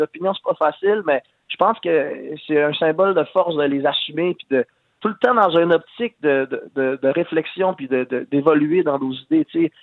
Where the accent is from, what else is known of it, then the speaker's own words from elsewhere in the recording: Quebec, Canada; puis de se dire qu'au final, on est tous des Québécois, tu sais